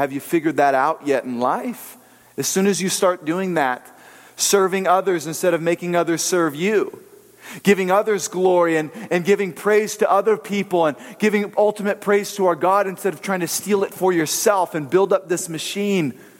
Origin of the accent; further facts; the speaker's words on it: Riverside, California, United States; traveling back to where I was born and raised in Riverside.